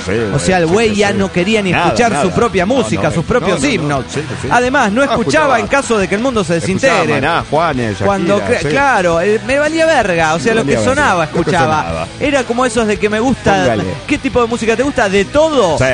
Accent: Córdoba, Argentina; de Córdoba, Argentina.

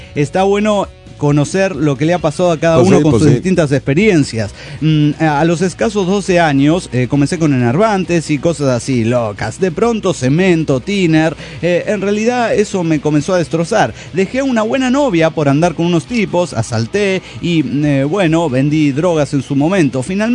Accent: Cochabamba, Bolivia; de Cochabamba, Bolivia.

